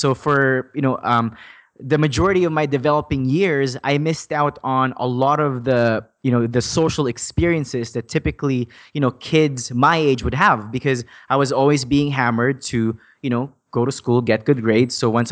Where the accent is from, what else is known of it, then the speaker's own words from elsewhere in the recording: Philippines; now in Canada; So my story started back in 2003 when my family and I immigrated from the Philippines. And my first couple of years here in Canada was it was a huge struggle